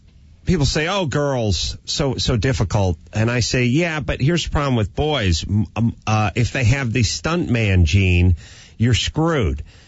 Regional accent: North Hollywood, California, United States; every guy I knew growing up in North Hollywood

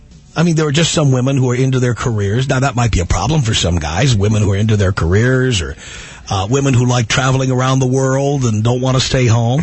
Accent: New York City, New York, United States; I'm from New York City originally. I did my first radio show in Babylon, Long Island.

